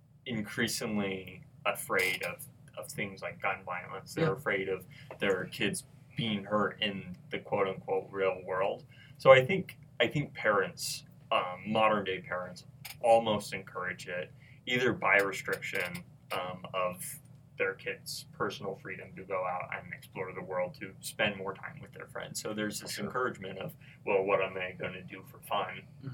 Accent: Rigby, Idaho, United States; none of my friends from Rigby none of my friends from my hometown go to Utah State.

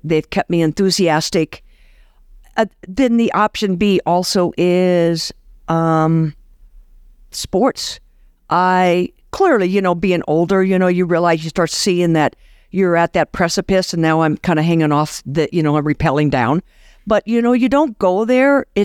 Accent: Iowa City, Iowa, United States; I grew up in Iowa, Iowa City, and my father was a college professor there.

